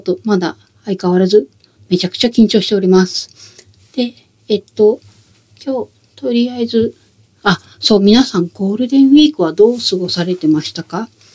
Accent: Osaka, Japan; 私、大阪出身なんですけど、

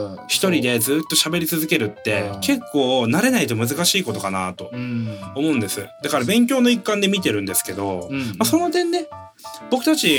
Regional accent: Hokkaido, Japan; まあ僕、まあ地元北海道に帰りまして、まず思ったことが

